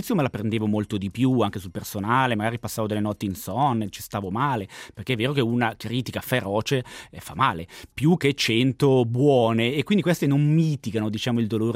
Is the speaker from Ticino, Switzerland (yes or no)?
no; Graubünden, Switzerland; vengo dalla Valle Mesolcina, originario della Valle Leventina, ma nato e cresciuto allo stallo Grigioni, Grigioni italiano.